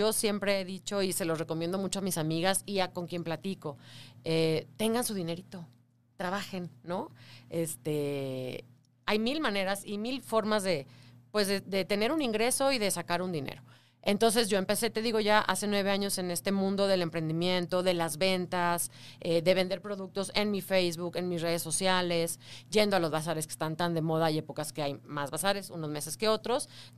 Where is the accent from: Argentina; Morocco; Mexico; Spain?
Mexico; Tampico, Tamaulipas; now in Mexico City, Mexico; Me vine para acá al DF, me salí de Tampico, de provincia.